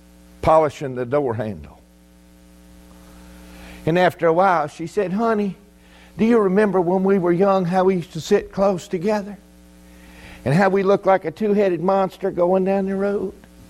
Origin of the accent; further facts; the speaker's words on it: Mississippi, United States; growing up on the Mississippi coast and being there close to New Orleans and Mobile and going to those places many times during my childhood